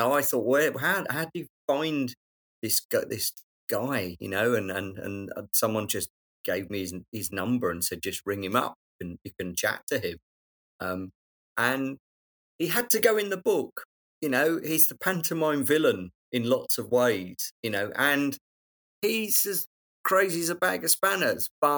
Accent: London, United Kingdom; I know London, I'm a Londoner, but, you know, I don't know New York

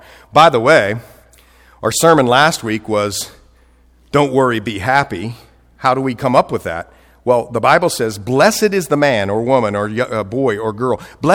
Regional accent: Columbus, Ohio, United States; I'm from Columbus, Ohio, okay? Originally.

